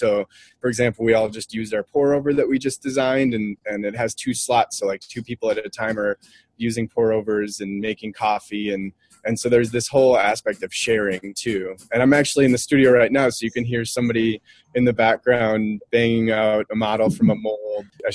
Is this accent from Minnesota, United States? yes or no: yes; Minnesota, United States; I grew up in Minnesota, and there's a huge pottery community there.